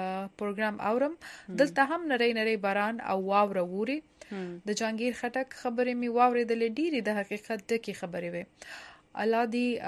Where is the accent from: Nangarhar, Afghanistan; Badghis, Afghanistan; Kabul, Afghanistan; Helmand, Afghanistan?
Nangarhar, Afghanistan; زه له افغانستان ننګرهار څخه یم